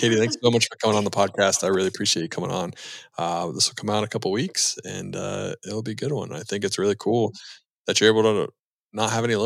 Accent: Charlotte, North Carolina, United States; I'm from Charlotte, so not Atlanta, but Southeast. We love our Chick-fil-A, man.

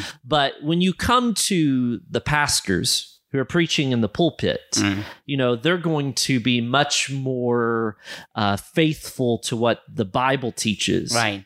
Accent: United States; as an American, especially visiting Malawi, and you see the how vibrant the worship is

